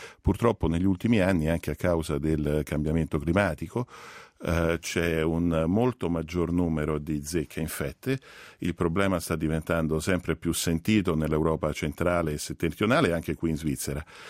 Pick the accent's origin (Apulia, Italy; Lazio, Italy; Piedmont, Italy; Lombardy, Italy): Lazio, Italy; Rome; Sì, io sono romano, sono ingegnere, mi occupo di biomedica da 20 anni